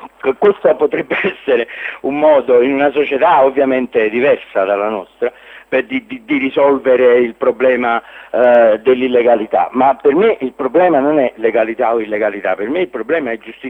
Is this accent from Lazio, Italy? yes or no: no; Naples, Campania, Italy; io sono di Napoli e sto parlando con un compagno di Palermo